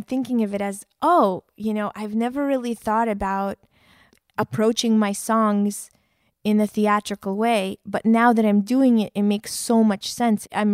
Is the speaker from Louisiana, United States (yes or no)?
no; New York City, New York, United States; Well, I mean, as a New Yorker, it definitely does.